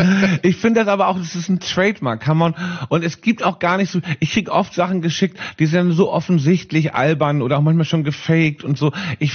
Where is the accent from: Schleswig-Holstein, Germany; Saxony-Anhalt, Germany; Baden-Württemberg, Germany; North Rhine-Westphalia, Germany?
Schleswig-Holstein, Germany; Kiel; Ich bin gebürtiger Kieler